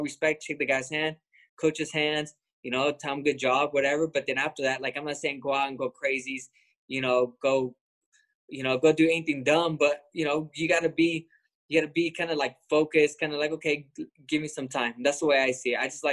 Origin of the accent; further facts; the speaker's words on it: Lemoore, California, United States; I'm from Lemoore, California.